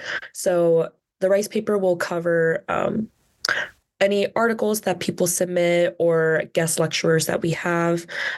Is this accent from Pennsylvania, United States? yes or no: no; Fishers, Indiana, United States; I'm from Fishers, Indiana.